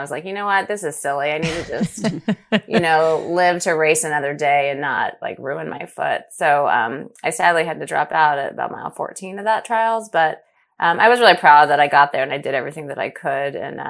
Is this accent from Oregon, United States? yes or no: no; Los Angeles, California, United States; And, you know, LA was my hometown, and it's where I started running.